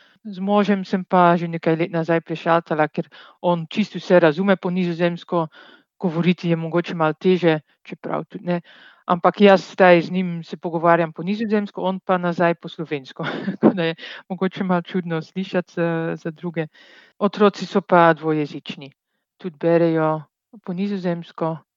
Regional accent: Belgium; now in Slovenia; ja sem več Belgika, več Slovenka

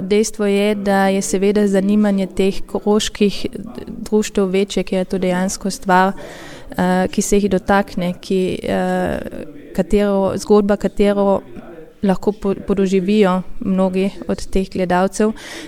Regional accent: Carinthia, Austria; Jaz sem kot koroška Slovenka šla študirati v Ljubljano

